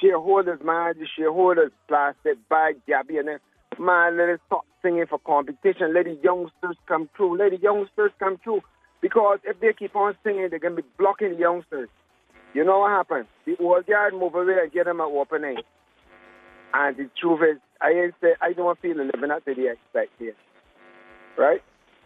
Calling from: Saint Michael, Barbados; I'm right here by a place that closed down called Kentucky.

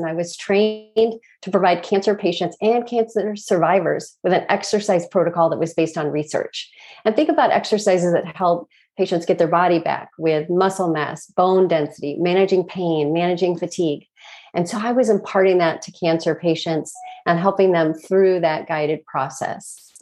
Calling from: St. Paul, Minnesota, United States; I'm calling from St. Paul, Minnesota, where I've been for about 20 years.

